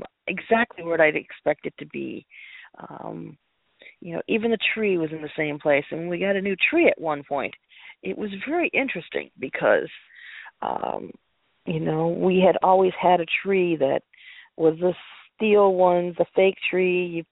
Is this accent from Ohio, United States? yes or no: no; Menomonee Falls, Wisconsin, United States; they are planning to sell the house that I grew up in here in Wisconsin, in this village of Menomonee Falls